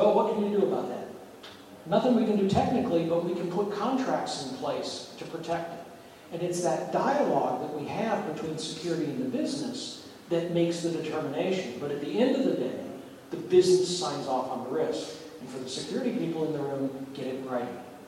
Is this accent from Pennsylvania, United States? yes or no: no; Colorado, United States; I'm from Colorado, and so let's pretend we're going to go make a Western.